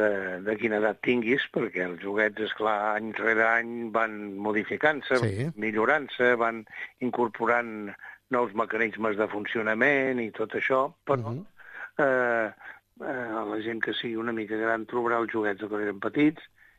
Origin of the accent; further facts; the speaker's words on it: Figueres, Catalonia, Spain; en el carrer aquest ample que jo vaig néixer a Figueres